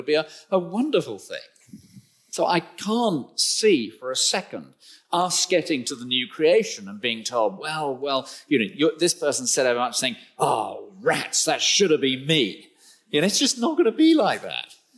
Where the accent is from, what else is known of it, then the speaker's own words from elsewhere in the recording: South West England, United Kingdom; But I come from Cornwall, so, you know, Plymouth is an awful place.